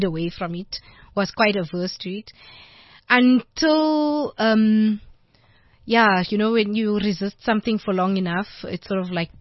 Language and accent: English; Benoni, Gauteng, South Africa; still live there. My family still lives in Benoni, my immediate family.